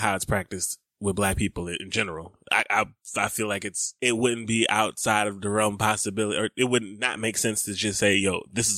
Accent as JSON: {"language": "English", "region": "the South", "country": "United States", "tie": "born or raised there", "said": "There are some places that I hear, or I've heard, you know, growing up in the South in the 90s in churches."}